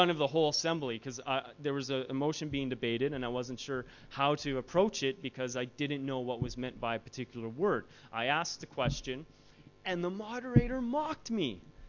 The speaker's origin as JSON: {"language": "English", "country": "Canada", "said": "I didn't know what a marae was because I'm from Canada"}